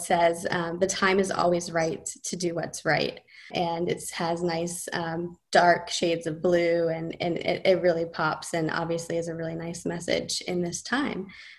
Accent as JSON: {"language": "English", "town": "Atlanta", "region": "Georgia", "country": "United States", "said": "obviously we're from Atlanta, so we're super excited about him and his work."}